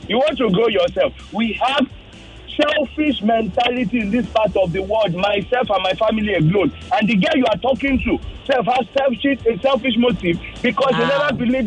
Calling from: Lekki, Lagos, Nigeria; calling from Lekki.

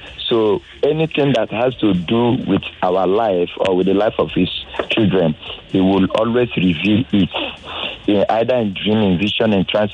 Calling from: Amuwo, Lagos, Nigeria; I'm calling from Amuwo.

